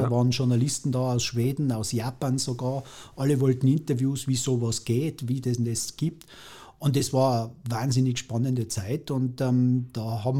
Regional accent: Kartitsch, Tyrol, Austria; Also ich bin gebürtiger Kaditscher. Ich bin heute nach wie vor alle 3 Wochen in Kaditz daheim bei der Familie.

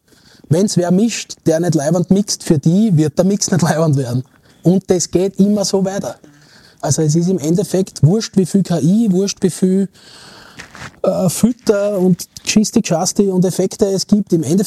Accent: Aspang, Lower Austria, Austria; hat sich mal in Aspang, wo ich aufgewachsen bin, hat es einen Weihnachtsmarkt gegeben.

